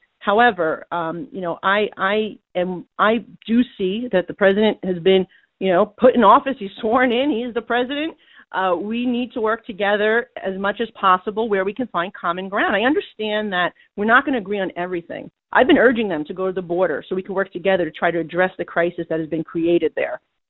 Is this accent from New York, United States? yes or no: yes; New York City, New York, United States; As a New Yorker, I could tell you that certainly NYPD has the most diverse police department in the world